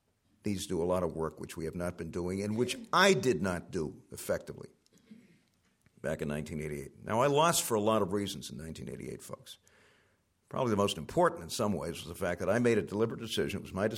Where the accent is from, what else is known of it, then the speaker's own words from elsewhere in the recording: New England, United States; I was this guy from New England, didn't know a hell of a lot about corn, hogs, or any of that kind of stuff